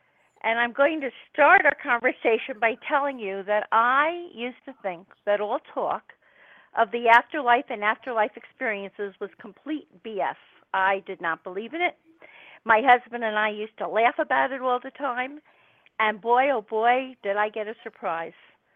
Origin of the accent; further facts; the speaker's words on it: New Jersey, United States; I'm calling, you can tell from my accent, I'm a New Jersey girl.